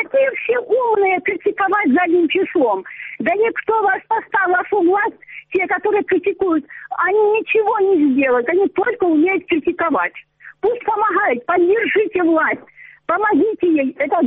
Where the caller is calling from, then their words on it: Donetsk, Donetsk Oblast, Ukraine; Алло, здравствуйте, я звоню из Донецка.